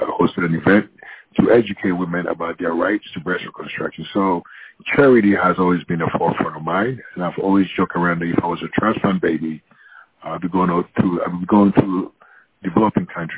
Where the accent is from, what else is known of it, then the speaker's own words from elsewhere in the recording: Ghana; which was very commonplace growing up in Ghana.